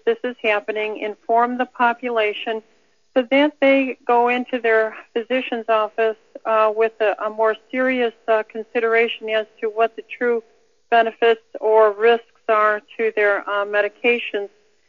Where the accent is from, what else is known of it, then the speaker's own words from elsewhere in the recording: California, United States; You know, I'm from California, and we lost the vote last November on declaring GMO foods.